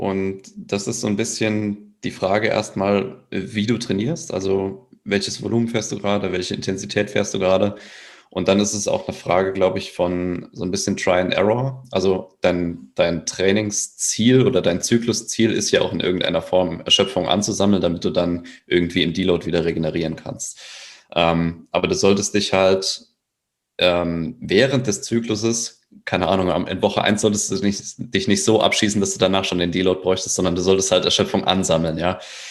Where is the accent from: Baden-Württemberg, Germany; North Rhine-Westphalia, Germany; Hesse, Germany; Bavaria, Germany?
Hesse, Germany; Giessen; ich komme aus Gießen, Deutschland.